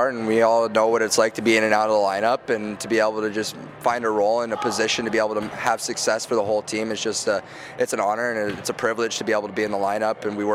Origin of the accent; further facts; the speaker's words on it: Fairbanks, Alaska, United States; growing up in Fairbanks, Alaska, right, you don't have a lot of opportunity to spend a lot of time outside in the winter